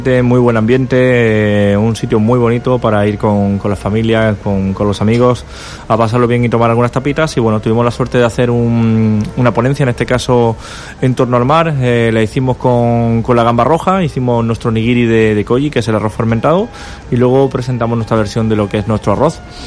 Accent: Andalusia, Spain; el postre muy típico de Andalucía, también de mi tierra

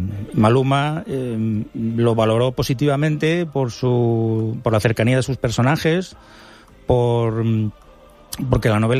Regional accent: Guardo, Castile and León, Spain; now in Benidorm, Spain; aquí en Benidorm, donde vivo, en mi pueblo, digamos, en mi pueblo de la infancia, en Guardo, Palencia

